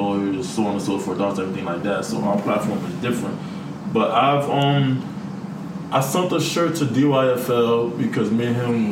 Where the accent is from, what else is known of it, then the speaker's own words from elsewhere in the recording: Miami, Florida, United States; I'm from Miami, I know where I came from, I know where I went